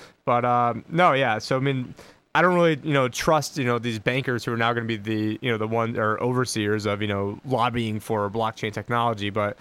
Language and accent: English; Syracuse, New York, United States; Yeah, well, I'm from Syracuse, New York, which is like the big arch rival is Georgetown, actually, of all places.